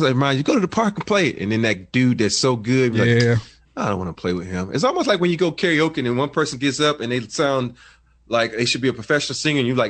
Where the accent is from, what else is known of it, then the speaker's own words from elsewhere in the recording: Alabama, United States; I mean, I grew up in Alabama. We weren't even allowed on the golf course, man.